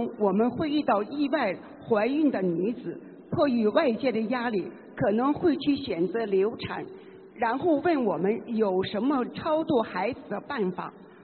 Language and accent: Chinese; Osaka, Japan; 我是大阪的。